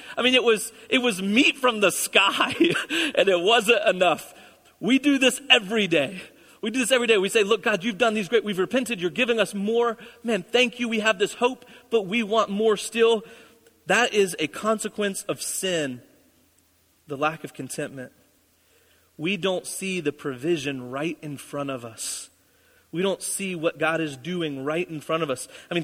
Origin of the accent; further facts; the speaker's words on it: United States; I'm from Union County. Maybe I should know this stuff.